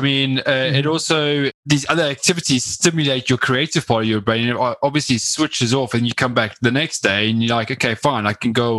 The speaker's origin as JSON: {"language": "English", "country": "South Africa", "said": "I'm originally from South Africa"}